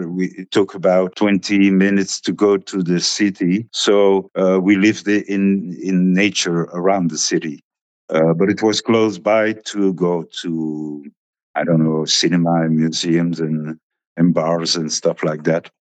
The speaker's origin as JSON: {"language": "English", "town": "Antwerp", "region": "Flanders", "country": "Belgium", "tie": "born or raised there", "also_born_or_lived": "France", "said": "I'm from Antwerp, Belgium, and I'm an artist. I'm a painter. I was born in Antwerp, so I stayed there until I was about 26, I suppose. And then I lived for about 10 years to France."}